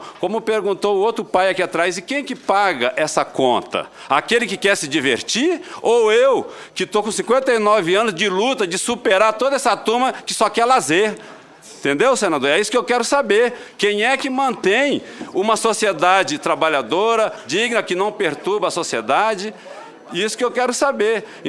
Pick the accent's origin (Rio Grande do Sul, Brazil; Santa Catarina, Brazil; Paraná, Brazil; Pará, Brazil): Rio Grande do Sul, Brazil; Porto Alegre; um cidadão comum que até os 21 anos nasci e morei em Porto Alegre, num bairro relativamente pobre, chama Partenon